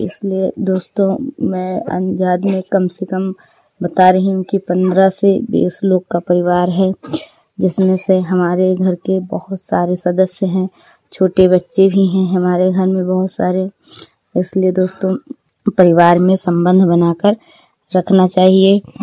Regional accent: Harihapur, Uttar Pradesh, India; मैं हरिहरपुर गांव जिला सरावस्ती की रहने वाली हूं।

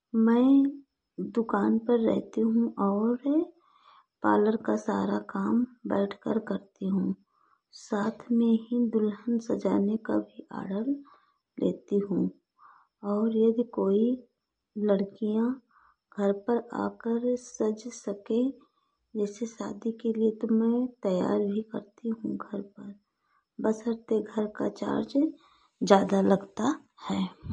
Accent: Lakhpada, India; मैं गांव लखपड़ा की रहने वाली हूँ।

